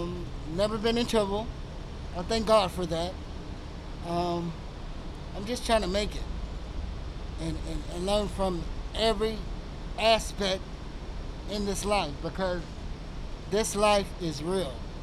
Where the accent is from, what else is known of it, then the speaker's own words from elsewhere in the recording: Longview, Texas, United States; also born or lived in Detroit; I'm from East Texas. I'm from Longview, Texas.